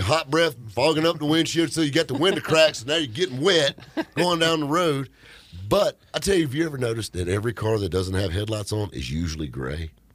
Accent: Southern United States, United States; accent: Southern drawl; A guy that sounds like me, got that thick southern draw.

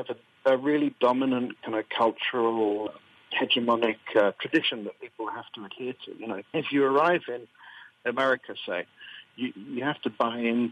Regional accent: England, United Kingdom; moved away as an adult; now in Malaysia; And I was born here in Malaysia, but we left when I was about 4 or 5 years old, and then I to England, came back when I was about 24, 25. I've never felt not Malaysian.

